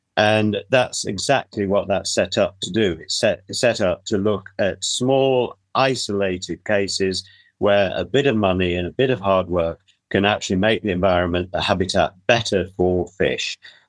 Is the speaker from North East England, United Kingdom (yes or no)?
no; North West England, United Kingdom; when I was 5 and 6, when I was brought up in the Northwest, the River Goyt ran at the bottom of our garden